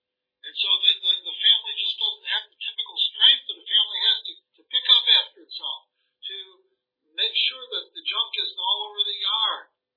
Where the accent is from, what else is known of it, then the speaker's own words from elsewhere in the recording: Scotland, United Kingdom; now in United States; Susan and I came here from Scotland and we've been amazed at how it seems like Scotland has suffered even more than we have over here in America